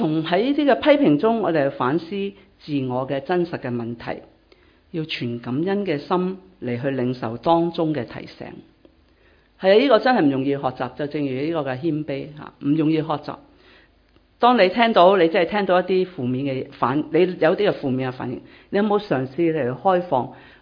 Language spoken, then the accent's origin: Cantonese; Hong Kong; moved away; 我們都是剛剛從香港來嘛，都是新移民嘛